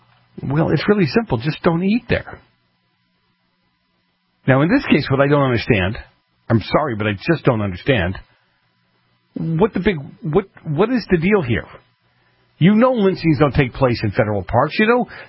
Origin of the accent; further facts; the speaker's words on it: Boston, Massachusetts, United States; where I grew up in Boston, there were a couple of city-owned parks.